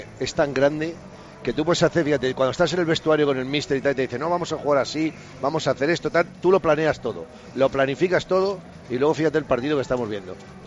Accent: Spain; soy español.

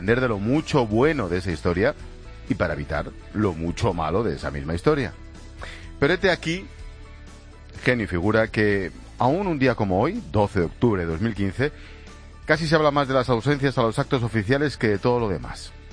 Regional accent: Spain; si cumpliera los mismos siglos que nosotros siendo españoles

